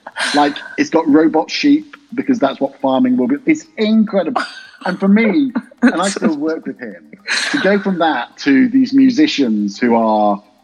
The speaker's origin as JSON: {"language": "English", "town": "Nottingham", "region": "East Midlands", "country": "United Kingdom", "said": "I'm a bloke from Nottingham that didn't go to university because I was pretty rubbish at school."}